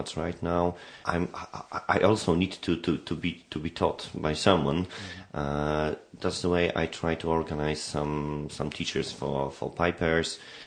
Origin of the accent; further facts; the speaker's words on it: Częstochowa, Silesian Voivodeship, Poland; English is a second language; Yes, we are from Częstochowa, all of us, and nobody has got more than 30 minutes by bus to, mm-hmm. to take part in a rehearsal. Częstochowa is a rather big city, so we've got about 250,000 persons, I think.